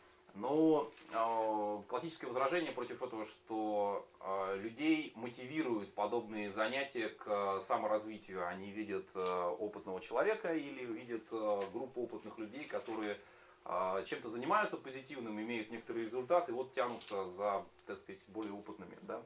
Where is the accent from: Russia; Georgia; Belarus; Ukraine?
Russia; Nizhny Novgorod, Nizhny Novgorod Oblast; Я из Нижнего Новгорода.